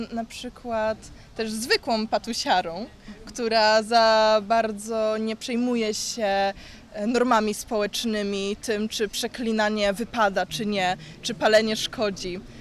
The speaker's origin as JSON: {"language": "Polish", "town": "Bydgoszcz", "region": "Kuyavian-Pomeranian Voivodeship", "country": "Poland", "tie": "born there", "said": "urodziłam się w Fordonie i to w takiej tej części, gdzie były duże problemy, na przykład z alkoholem albo z innymi patologicznymi sytuacjami."}